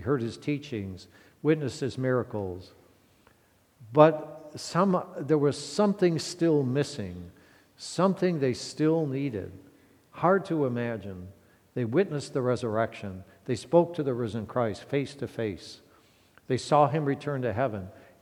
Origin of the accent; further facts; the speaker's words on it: Midwest, United States; I grew up in the Midwest in summer. It was always thunderstorms and tornadoes all summer long